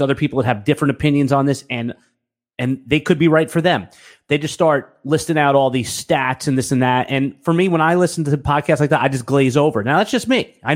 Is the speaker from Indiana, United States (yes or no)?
no; New York City, New York, United States; I grew up in New York City listening to Z100 Morning Zoo, KTU